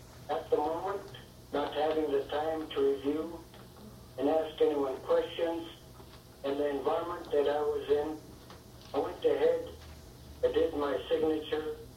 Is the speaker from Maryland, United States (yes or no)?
no; Kotzebue, Alaska, United States; from Kotzebue. Veteran of Vietnam